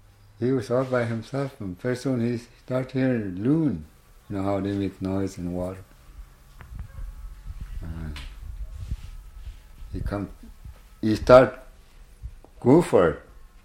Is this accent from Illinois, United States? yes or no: no; Nenana, Alaska, United States; moved away as an adult; now in Minto, United States; Oh, I don't know. I was raised in Nenana.